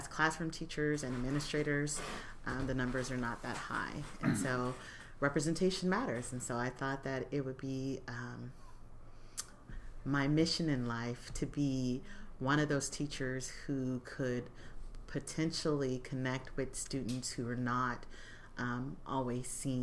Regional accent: Washington, United States; also born or lived in Ashdown, Arkansas; I grew up in Washington State. I was born in Ashdown, Arkansas. Family moved up here when I was young because of the hiring boom at Boeing.

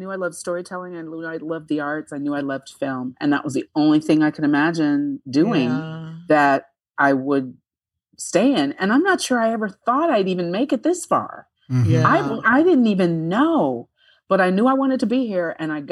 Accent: Fort Wayne, Indiana, United States; also born or lived in South Bend; Yeah, I mean, I'm from Fort Wayne, Indiana.

